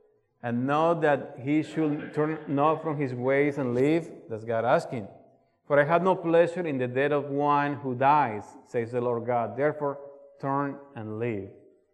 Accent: Colombia; the place where I came from is South America. I used to tell people, I'm from Colombia.

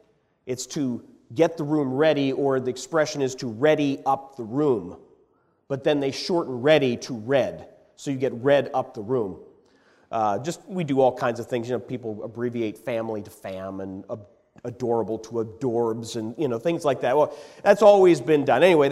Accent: Pennsylvania, United States; When I grew up in Pennsylvania, my parents and my family always used this expression. It's kind of around the Pittsburgh region

